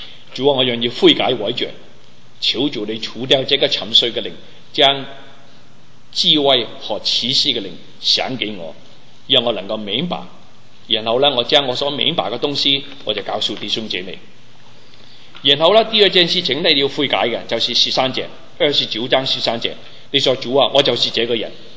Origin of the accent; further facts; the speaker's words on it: China; 我是中国人，我父母那时还没信主，我信了主三个星期，我就带他信主。我家庭是拜偶像的家庭